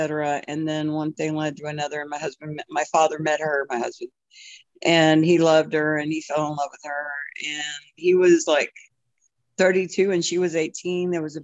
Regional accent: Corpus Christi, Texas, United States; born there; I was born in Corpus Christi, Texas in 1953.

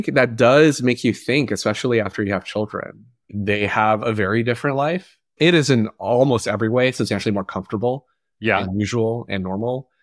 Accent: Dalian, Liaoning, China; I grew up in China. So I was born there in a northern part of China called Dalian. And I was raised by my grandparents up to age 4.

